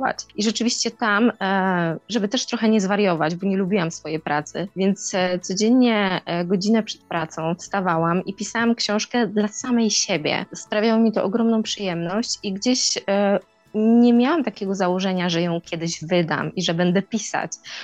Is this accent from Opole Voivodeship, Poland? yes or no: yes; Koły, Opole Voivodeship, Poland; moved away as an adult; also born or lived in Netherlands; now in Iceland; Pochodzę z małej wsi spod Opola, dokładnie z Kół. Wyjechałam już, no muszę powiedzieć, jakiś czas temu, bo najpierw odwiedziłam Holandię, teraz Islandię, ale bardzo często wracam do domu rodzinnego i do Opola.